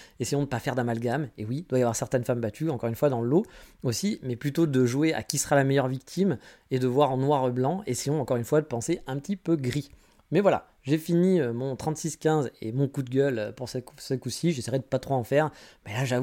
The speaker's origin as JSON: {"language": "French", "country": "France", "moved": "yes", "said": "je suis parti de France"}